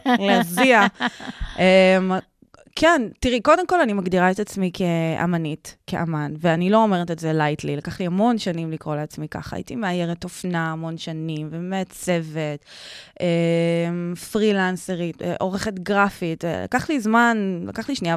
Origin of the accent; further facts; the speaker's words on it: South Africa; also born or lived in United States; now in Israel; אני גדלתי בדרום אפריקה, ארצות הברית, אז זה בא לי נורא טבעי.